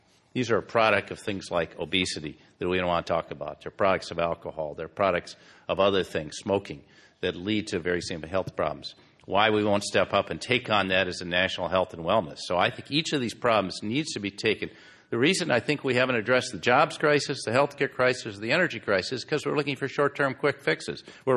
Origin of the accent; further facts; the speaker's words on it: Michigan, United States; I grew up in Michigan.